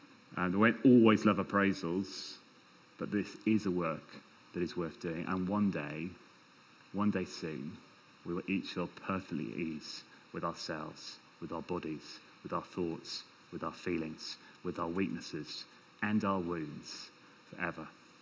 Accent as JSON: {"language": "English", "country": "United Kingdom", "said": "I'm British and I don't like that."}